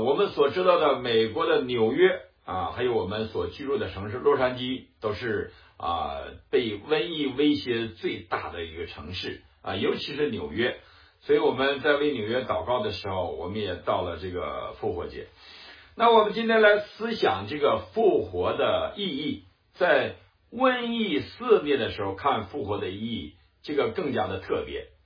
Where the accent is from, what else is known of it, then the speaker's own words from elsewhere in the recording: China; now in United States; 所以呢，美国人也不戴口罩啊，我们中国人戴了口罩。